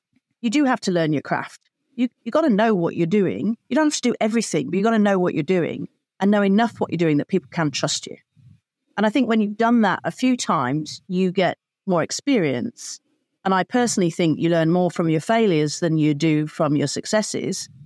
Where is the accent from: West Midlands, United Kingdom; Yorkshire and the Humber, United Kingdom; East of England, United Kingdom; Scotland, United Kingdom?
West Midlands, United Kingdom; Birmingham; One, I'm from Birmingham. And so, you know, I don't know if you know many Brummies, but we just jump in and we get on with it.